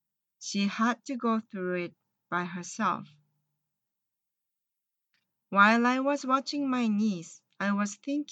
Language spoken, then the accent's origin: English; northern Japan, Japan; My hometown is located in north side of Japan. And usually, the place is known for the severe winter and snow.